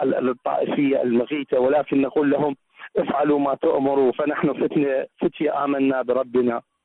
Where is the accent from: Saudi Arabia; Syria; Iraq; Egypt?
Iraq; من العراق.